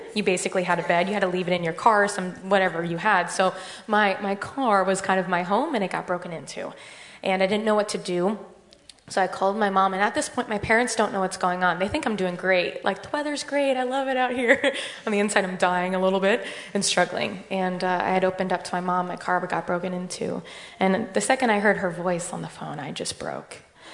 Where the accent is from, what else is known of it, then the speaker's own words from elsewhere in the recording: Herndon, Virginia, United States; also born or lived in Ashburn; I grew up in Northern Virginia, and I grew up with a religious background. Lived in Herndon for about 8 years, moved to Ashburn